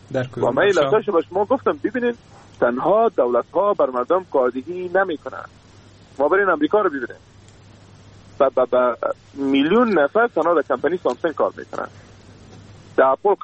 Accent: Afghanistan; ما شما افغان هستیم

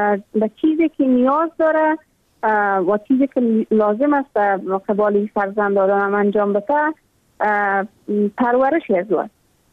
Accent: Afghanistan; born or raised there

